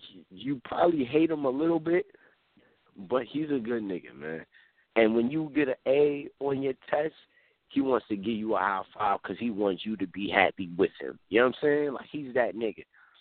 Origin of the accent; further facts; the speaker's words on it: Queens, New York, United States; I'm from New York, my nigga. I'm from Queens.